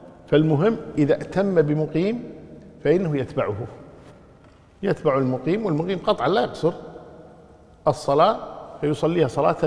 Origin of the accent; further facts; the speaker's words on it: Kuwait; إذا كان يسافر برا مثل عندنا في الكويت مثلا يسافر عن طريق مثلا السالمي بعد أن يتجاوز الجهراء